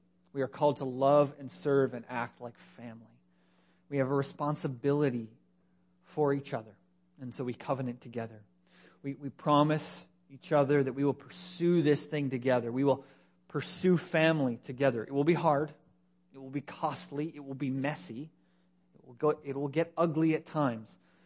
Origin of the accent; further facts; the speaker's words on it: Canada; Because we're Canadian, the default answer is probably no.